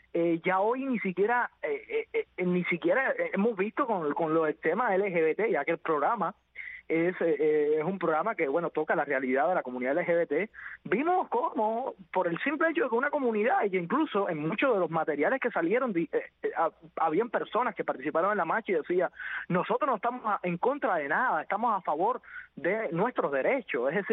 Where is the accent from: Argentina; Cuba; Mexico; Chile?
Cuba; Nosotros simplemente somos cubanos y queremos el cambio.